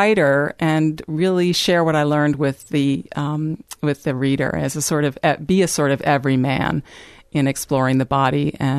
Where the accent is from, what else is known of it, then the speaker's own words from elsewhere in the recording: Washington, District of Columbia, United States; now in Charlottesville, United States; Yes, I grew up in D.C.